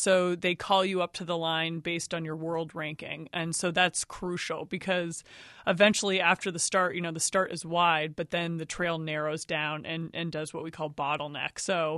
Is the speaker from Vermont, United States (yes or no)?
yes; Jericho, Vermont, United States; Yeah, exactly. I ran cross country for Mount Mansfield Union High School, and I was also downhill ski racing up at Smuggs.